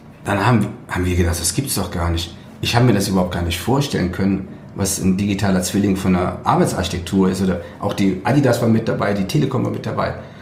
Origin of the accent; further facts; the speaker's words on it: North Rhine-Westphalia, Germany; weil ich komme aus der Ecke von Köln.